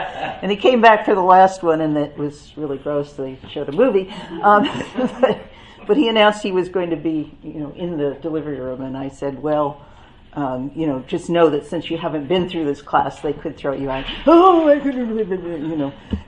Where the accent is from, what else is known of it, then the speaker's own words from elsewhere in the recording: New England, United States; also born or lived in Philadelphia; Anyway, we moved to California. I grew up in New England, and we lived in Philadelphia. I was there for a total of about 15 years. And we moved to California in 1978.